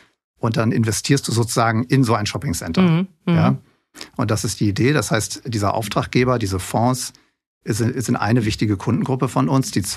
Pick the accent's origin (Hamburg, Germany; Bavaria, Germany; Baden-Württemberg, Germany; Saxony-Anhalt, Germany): Hamburg, Germany; Hamburg ist meine Heimatstadt. Ich bin in Hamburg geboren, ich bin Hamburger.